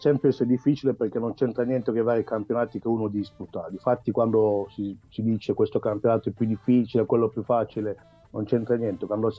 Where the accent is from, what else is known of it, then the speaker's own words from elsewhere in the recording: DR Congo; da italo congolese a 2 servitori dello Stato italiano che hanno lasciato la vita facendo una missione umanitaria nel mio paese